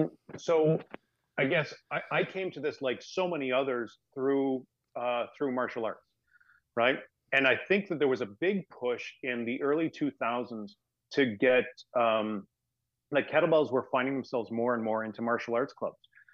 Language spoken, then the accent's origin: English; Canada; I think being Canadian means that you get tired of things and you like variety.